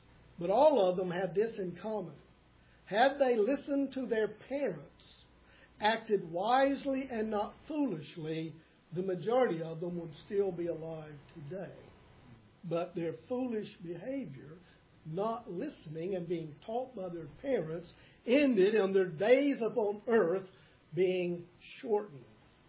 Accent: North Carolina, United States; I had gone down to preach a funeral in my hometown in North Carolina.

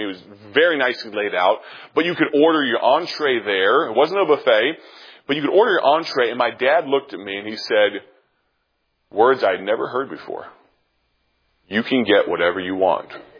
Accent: Texas, United States; born there; also born or lived in California / Virginia / Kansas / Germany; I was born in Texas, and we moved to California, then to the east coast of Virginia, not too far from here, and then we moved back to Kansas

